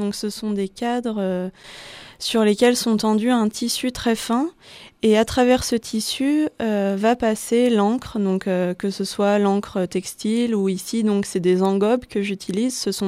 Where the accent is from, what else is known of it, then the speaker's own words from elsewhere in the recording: Lille, Hauts-de-France, France; now in Die, France; moi, je viens de Lille. J'ai passé 3 ans à Lille. Et donc c'est vrai que je suis arrivée ici à Die par hasard l'année dernière.